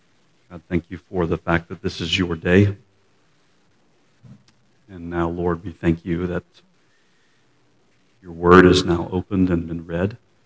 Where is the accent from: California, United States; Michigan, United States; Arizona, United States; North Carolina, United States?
North Carolina, United States; Raleigh; We come from Raleigh, North Carolina, just south of Raleigh.